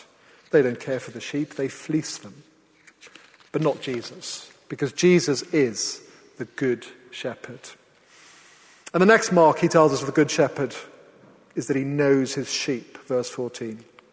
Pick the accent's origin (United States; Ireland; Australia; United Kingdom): United Kingdom; Wales; I grew up in Wales